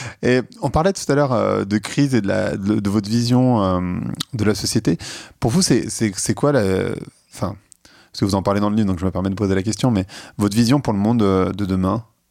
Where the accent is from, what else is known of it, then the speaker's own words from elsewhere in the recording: Lebanon; now in France; Et puis surtout, quand on vient du Liban et qu'on sait ce que c'est qu'une situation où vraiment ça va pas très bien, quand on est en France